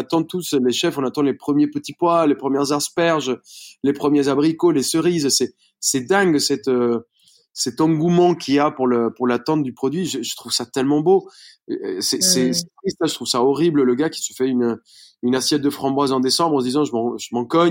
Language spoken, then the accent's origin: French; Bogotá, Bogotá Capital District, Colombia; moved away as an adult; now in France; Non, moi je suis colombien. Je suis né à Bogota.